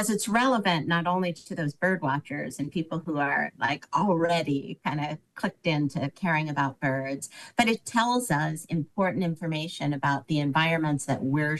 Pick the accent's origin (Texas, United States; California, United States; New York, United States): New York, United States; Schenectady; I grew up in Schenectady, New York. So outside for me was actually alleyways